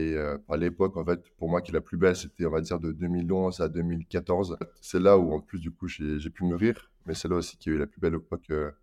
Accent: Auvergne-Rhône-Alpes, France; il faut savoir que je suis né à la frontière suisse, mais je suis né en France.

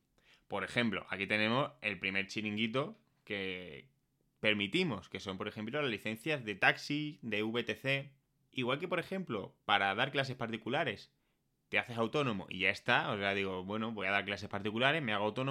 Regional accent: Écija, Andalusia, Spain; now in Madrid, Spain; soy de un pueblo, ¿no? Soy de Écija, y yo cuando circulo por Écija con mi coche, veo, vivo en Madrid

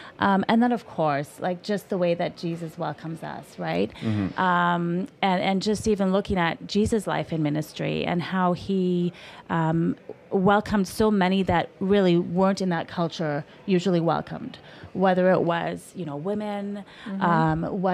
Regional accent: South Africa; I grew up in South Africa. At that time, apartheid was still the regime.

